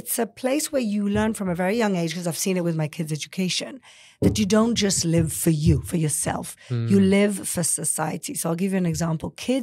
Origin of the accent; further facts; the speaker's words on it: Gibraltar; I was brought up in Gibraltar. Gibraltar is a little British protectorate in southern Spain. So it's part of the Iberian Peninsula, which is where my family originally emanate from. Hmm. But it's British.